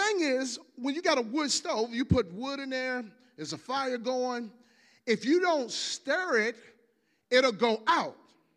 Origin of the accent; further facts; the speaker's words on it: Ivor, Virginia, United States; I grew up in Ivor, Virginia, Southampton County, across the James River Bridge. Some of y'all ain't never been there. It's good peanuts and ham there, though.